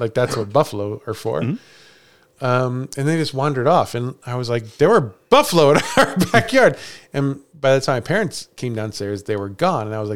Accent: Canada; Hey, as a Canadian... Meg, do you know about the sour toe?

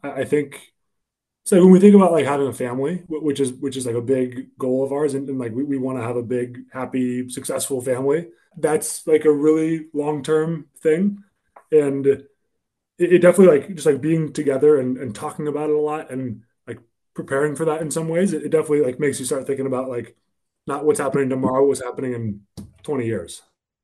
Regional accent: Los Angeles, California, United States; I grew up in Los Angeles. I'm the youngest of three boys. Went to an all-boys Catholic high school called Loyola.

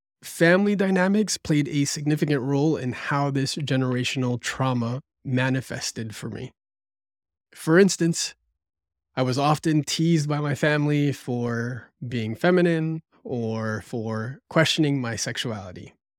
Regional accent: United States; As a Filipino-American born in the U.S., I grew up navigating a unique blend of cultures.

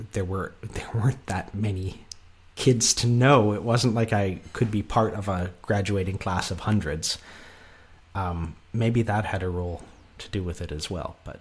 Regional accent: Calgary, Alberta, Canada; I grew up in Calgary, and there are lots of festivals around there.

